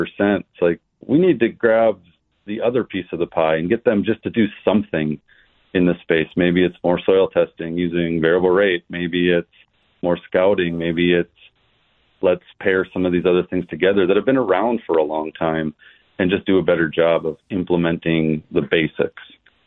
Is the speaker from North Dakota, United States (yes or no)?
yes; North Dakota, United States; So I grew up in Central North Dakota, right south of Mattock, North Dakota.